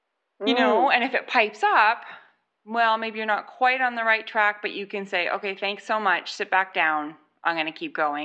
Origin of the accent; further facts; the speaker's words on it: Canada; accent: Canadian; I'll just read to you in my Canadian accent.